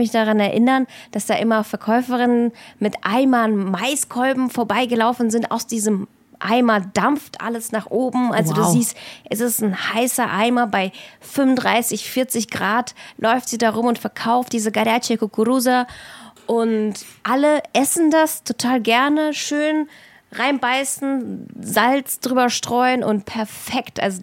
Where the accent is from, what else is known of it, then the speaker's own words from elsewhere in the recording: Russia; Also ich bin ja in Russland aufgewachsen